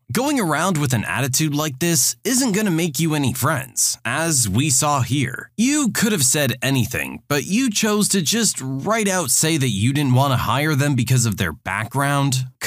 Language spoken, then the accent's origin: English; Scotland, United Kingdom; This is typically slang reserved for English, and I'm Scottish.